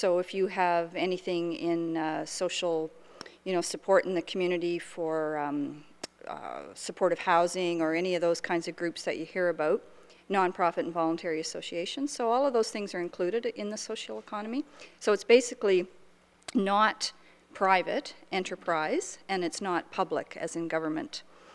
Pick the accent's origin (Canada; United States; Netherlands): United States; Salisbury; I actually grew up in Salisbury. I spent about 6 years of my life there